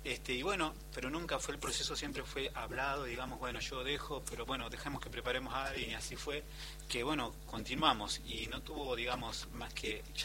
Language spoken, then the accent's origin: Spanish; La Pampa, Argentina; somos de La Pampa